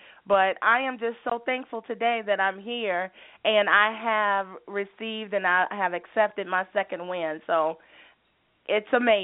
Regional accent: Virginia, United States; I am a native from Virginia. And I grew up in a small town in Virginia.

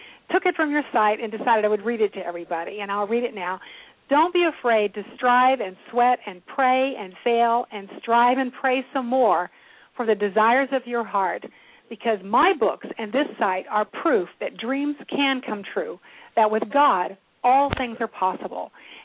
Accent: Nebraska, United States; I am from Nebraska. I live on a ranch in northeast Nebraska.

